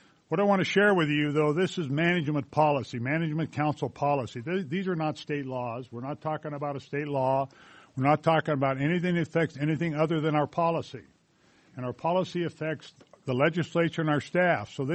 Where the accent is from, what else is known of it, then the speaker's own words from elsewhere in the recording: Riverton, Wyoming, United States; I'm the Senate President. I'm from Riverton.